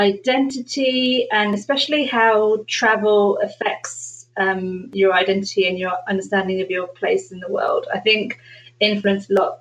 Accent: London, United Kingdom; born there; I was born in London.

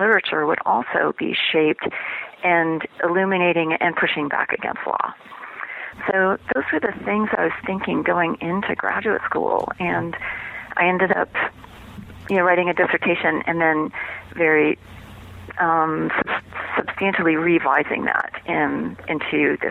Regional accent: Idaho, United States; I grew up in Idaho, and my dad's family is actually German Mennonite background. So I grew up on a farm in Idaho

